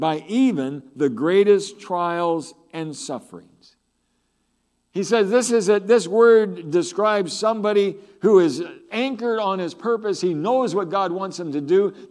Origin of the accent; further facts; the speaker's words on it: Vancouver, British Columbia, Canada; I think sometimes that we as Canadian Vancouver Christians are so self-sufficient and prosperous